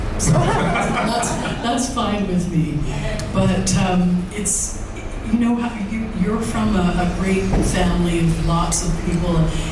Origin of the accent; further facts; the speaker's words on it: Ottawa, Ontario, Canada; Yes, I was raised as an Anglican. I grew up in Ottawa, and I attended St. Matthew's Anglican Church.